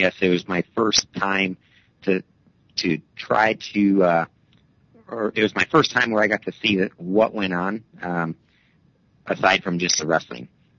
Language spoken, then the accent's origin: English; Wisconsin, United States; Yeah, I grew up in Wisconsin, very near the Minnesota-Wisconsin border